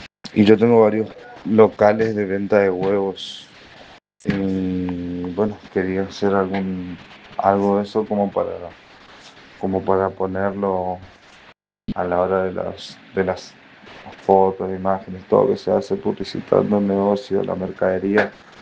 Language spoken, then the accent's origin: Spanish; Resistencia, Chaco, Argentina; yo soy de Resistencia Chaco.